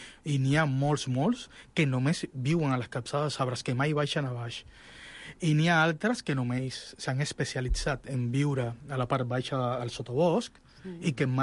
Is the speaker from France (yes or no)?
no; Cuba; Catalan is a second language; moved away as an adult; now in Barcelona, Spain; soc cubà, i radico a Barcelona des del 2001.